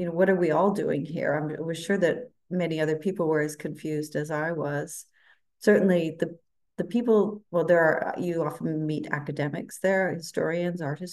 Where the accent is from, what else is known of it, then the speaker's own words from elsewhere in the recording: Canada; now in Italy; I am a writer. I'm a Canadian writer. And I often say that just because I've spent the last 22 years living in Italy.